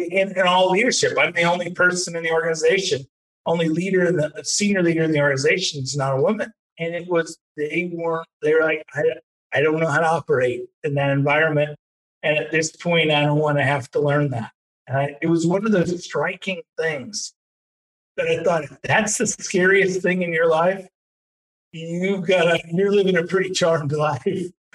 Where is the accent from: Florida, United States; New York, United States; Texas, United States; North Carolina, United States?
Texas, United States; And I know that from being a Texan